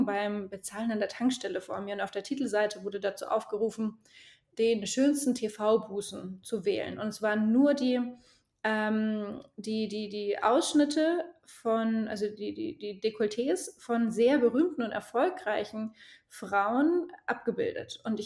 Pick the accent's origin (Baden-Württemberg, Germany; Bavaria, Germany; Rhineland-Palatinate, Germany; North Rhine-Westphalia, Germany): Bavaria, Germany; Erdäpfel, das haben wir auch in Franken. Ich bin ja Fränkin im südlichen Deutschland.